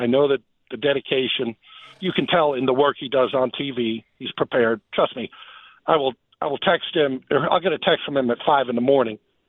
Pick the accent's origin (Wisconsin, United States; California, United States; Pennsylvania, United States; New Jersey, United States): California, United States; Los Angeles; I grew up in Los Angeles, so I actually don't know what a Moose sounds like